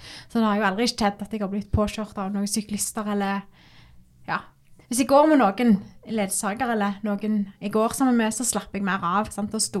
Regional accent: Tau, Rogaland, Norway; Men hjemme på Tau, der jeg vokst opp og bor ennå, jeg veldig godt kjent, sant?

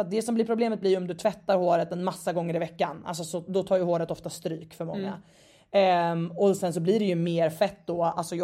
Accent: Stockholm, Stockholm County, Sweden; hemma i Stockholm.

